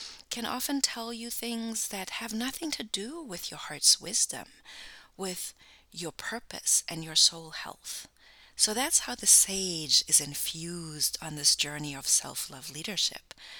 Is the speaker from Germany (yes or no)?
yes; Germany; English is a second language; also born or lived in Cape Town, South Africa / United States; now in Canada; I've lived in 4 countries in my lifetime, born and raised in Germany. Then I've also lived in South Africa, in Cape Town, because my mom was South African. I've lived in the United States, and right now I'm living in Canada.